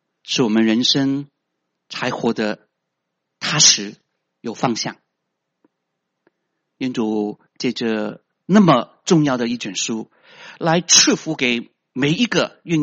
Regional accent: China; 我们都是中国人对吗？

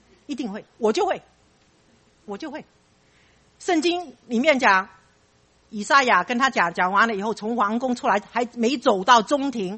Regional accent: China; 我们中国人应该懂得这个传宗接代这个观念吧？

